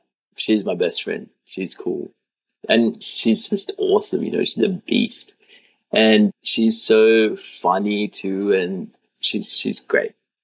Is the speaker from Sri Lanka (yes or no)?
yes; Sri Lanka; I grew up in Sri Lanka, which is a country which has a Buddhist majority.